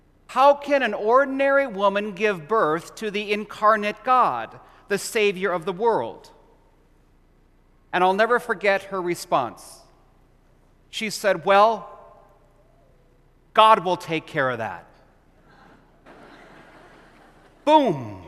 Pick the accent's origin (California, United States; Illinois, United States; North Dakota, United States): North Dakota, United States; Williston; As you know, I was born and raised in Williston